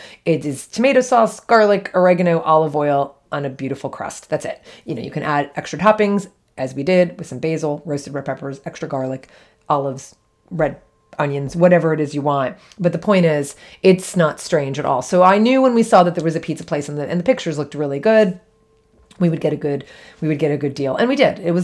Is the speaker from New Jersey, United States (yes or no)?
yes; New Jersey, United States; growing up in New Jersey, I did have French fries with gravy at diners in New Jersey.